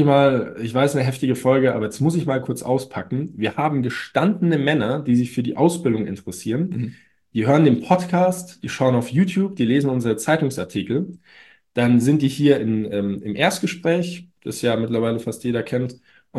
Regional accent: Munich, Bavaria, Germany; weil ich glaube, das ist noch ein echter Pfundskerl, sagt man bei uns in München.

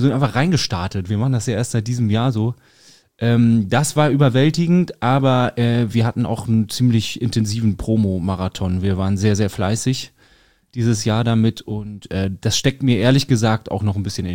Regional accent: Northern Germany, Germany; wir auch als Norddeutsche

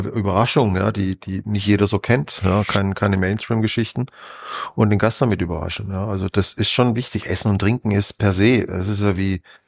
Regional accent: Spain; ich bin ja Spanier, bin ja regelmäßig und bin auch so aufgewachsen, dass am Tisch auch miteinander gesprochen wird

